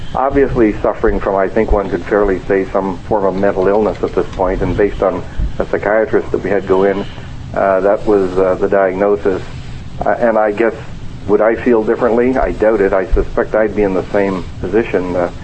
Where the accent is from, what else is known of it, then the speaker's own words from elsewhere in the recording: Canada; And we as Canadians must be reaching out to her and doing everything possible to help her.